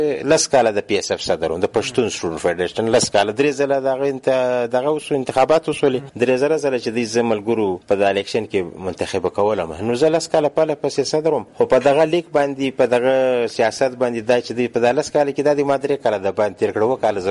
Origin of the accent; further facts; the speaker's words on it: Quetta, Balochistan, Pakistan; also born or lived in Karachi; نو موږ بیا په کوټه کې زیات وخت ژوند تیر کړی دی. زه په خپله په کوټه کې پیدا شوم، چې او دلته په کوټه کې ما سبق ویل دی. تر 14 پورې ما دلته سبق ویل دی